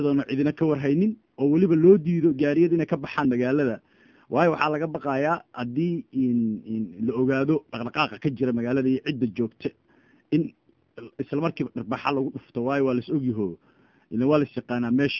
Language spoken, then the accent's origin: Somali; Somaliland, Somalia; waxaan ahay reer Soomaalilana in run ahaantii Soomaalilan nimada aaminsanna inaan ahay nin reer Soomaalilana